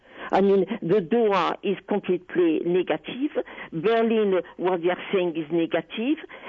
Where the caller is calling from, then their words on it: Maidstone, South East England, United Kingdom; From Maidstone.